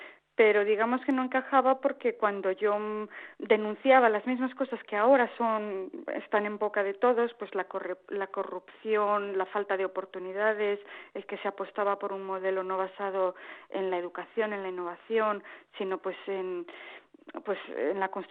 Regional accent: Spain; moved away as an adult; Yo me fui de España, pues yo creo que hace más de 12 o 13 años. Me he ido bastantes veces y luego he vuelto, ¿no? Para estudiar, para trabajar, etcétera. Pero lo que me empujó definitivamente a irme en el 2001 es pues razones personales

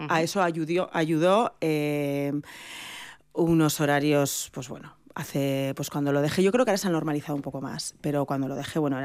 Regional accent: Gallipienzo, Navarre, Spain; Y el sábado me fui a mi pueblo, que es un pueblo de Navarra muy, muy pequeñito.

